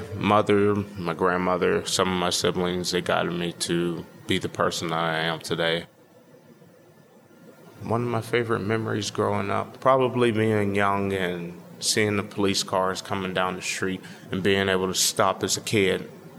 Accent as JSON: {"language": "English", "town": "Wilkinsburg", "region": "Pennsylvania", "country": "United States", "tie": "born or raised there", "lives_now": "Braddock, United States", "said": "I grew up in Wilkinsburg, lived there until I was 12, and then I moved to Homestead and moved out of Homestead back in 1993 to Braddock, and I've been in Braddock since 1993."}